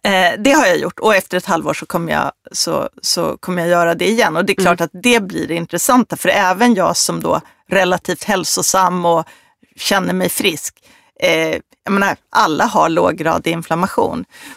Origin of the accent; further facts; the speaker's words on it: Sweden; Eftersom jag är svensk och lite lagom så tävlar jag bara mot mig själv.